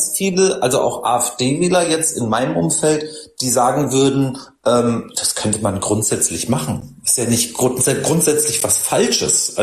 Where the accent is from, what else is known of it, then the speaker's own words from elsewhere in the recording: Hesse, Germany; born there; ich nehme jetzt mal meinen Geburtsort, wo ich jetzt lebe. Dann hättest du das Großherzogtum Hessen-Darmstadt